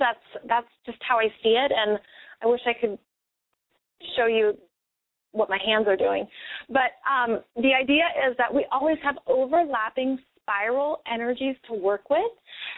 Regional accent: United States; also born or lived in Europe; I think it's pretty American, and I'm American

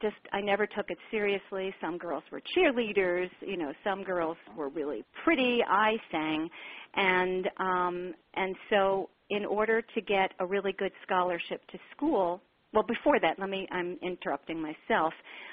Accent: Long Island, New York, United States; I grew up on Long Island, actually. Long Island is part of New York.

